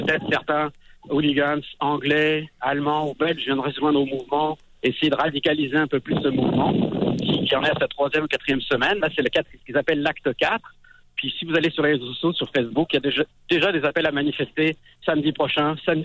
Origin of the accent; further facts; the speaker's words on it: France; born there; moi je suis né en France